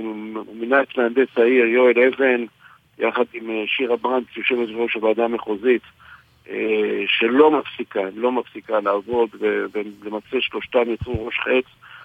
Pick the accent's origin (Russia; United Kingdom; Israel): Israel; Haifa, Haifa District; born or raised there; also born or lived in Krayot